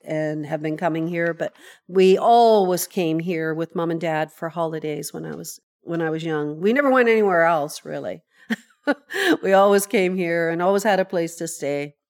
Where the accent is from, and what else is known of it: Chemainus, British Columbia, Canada; born or raised there; also born or lived in North Vancouver / Ucluelet